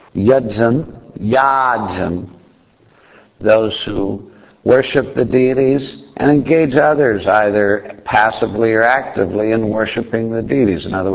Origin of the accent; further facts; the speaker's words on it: India; We're Indian, so, you know, we do these things.